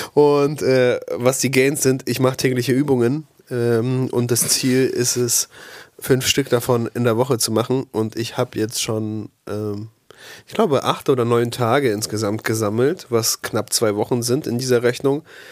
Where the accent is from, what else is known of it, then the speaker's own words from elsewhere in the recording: Siberia, Russia; Nein, ich komme aus Sibirien und da ist das so ein Ding mit den Jahren und der Bezeichnung, der tierische Bezeichnung der Jahre.